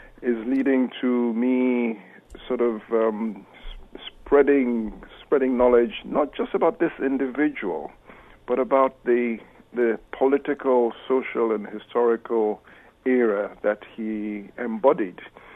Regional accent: Nigeria; now in United Kingdom; even as a Nigerian living in Britain

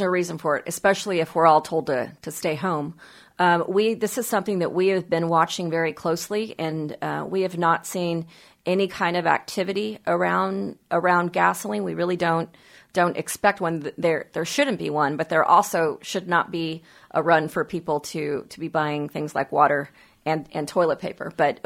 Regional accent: Texas, United States; I mean, you know, this is Texas. We're very Texan about it.

